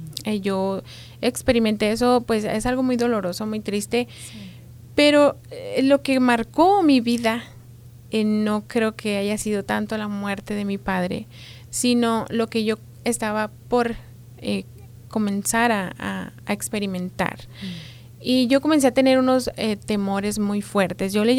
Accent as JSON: {"language": "Spanish", "town": "Colonia Guadalupe Victoria", "region": "Chihuahua", "country": "Mexico", "tie": "born or raised there", "also_born_or_lived": "Ciudad Juárez", "said": "soy una más de Chihuahua. Una más de Chihuahua. Nací en Ciudad Juárez, uh-huh. Pero crecí en un pueblito muy pequeño. Ajá. Un pueblito pequeño, se llama Colonia Guadalupe Victoria."}